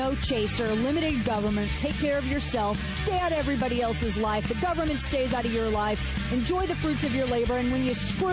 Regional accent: the Ozarks, United States; So, growing up in the Ozarks, my grandfather had roosters, right, and chickens and stuff.

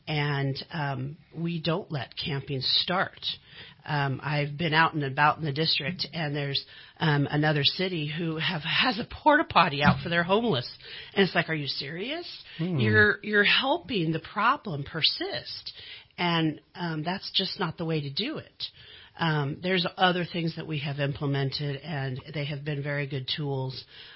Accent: California, United States; Well, I was born in Mercy Hospital, born and raised right here in Shasta County.

